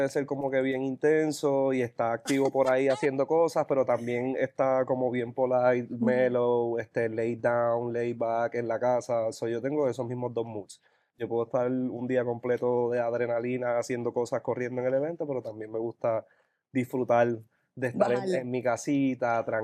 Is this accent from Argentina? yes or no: no; Guayama, Puerto Rico; Born and raised, Guayama.